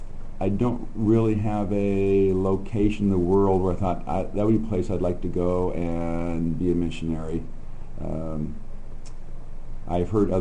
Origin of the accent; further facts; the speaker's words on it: Midwest, United States; And there wasn't where I was growing up in the Midwest.